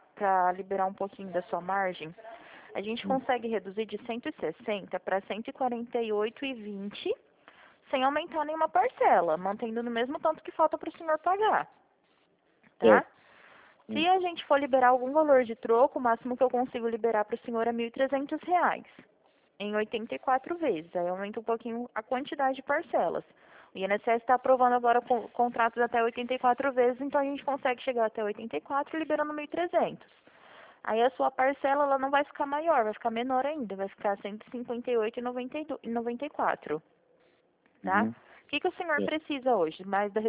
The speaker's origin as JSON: {"language": "Portuguese", "town": "Presidente Prudente", "region": "São Paulo", "country": "Brazil", "said": "Eu sou de Presidente Prudente."}